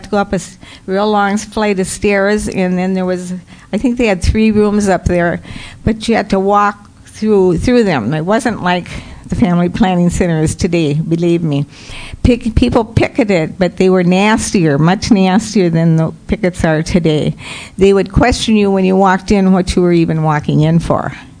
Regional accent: St. Cloud, Minnesota, United States; I think it's important you know a little bit about me. I was born and raised in St. Cloud.

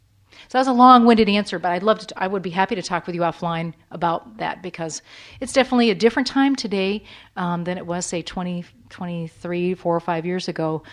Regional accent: Vermont, United States; also born or lived in Tennessee; My husband and I met in New Hampshire. I'm originally from Vermont, we faced racism is everywhere, and we also lived in Tennessee for 5 years when I worked for United Way there.

